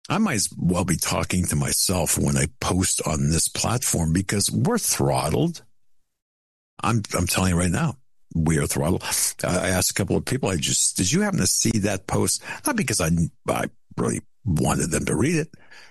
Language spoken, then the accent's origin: English; Erie, Pennsylvania, United States; In my hometown in Erie.